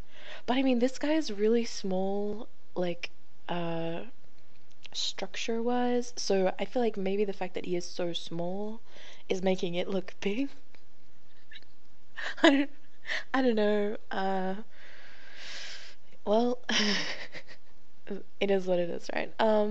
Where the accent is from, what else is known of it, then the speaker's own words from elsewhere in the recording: Australia; Oh, this is bad. I'm Australian. I need centimeters, please.